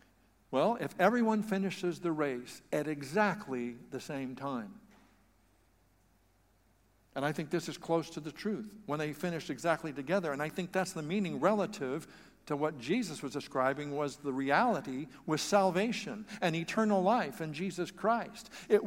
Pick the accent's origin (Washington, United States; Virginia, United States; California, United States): California, United States; me growing up in the San Joaquin Valley knows if when the harvest time of grapes is, it's at the late part of summer